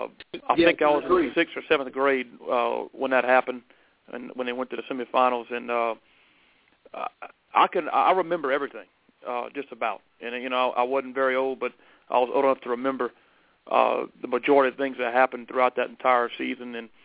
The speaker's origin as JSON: {"language": "English", "town": "LaGrange", "country": "United States", "tie": "born or raised there", "said": "when I was growing up around LaGrange"}